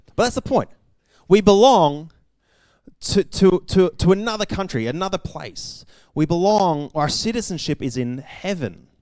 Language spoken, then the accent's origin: English; Australia; born there; accent: Canadian; also born or lived in Canada; Spent some time in Canada when I was young. I was born in Australia. Spending time in Canada, picked up an accent. The only one in my family who did, kept it. And so in Australia, I sound different.